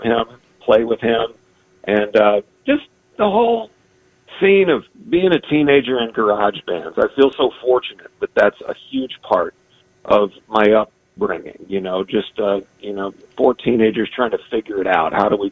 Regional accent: Champaign, Illinois, United States; I grew up in Champaign, Illinois.

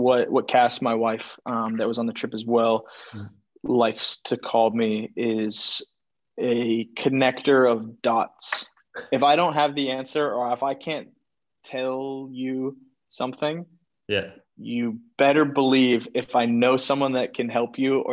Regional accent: Germany; accent: German; It's my German accent. It's my German accent, you know.

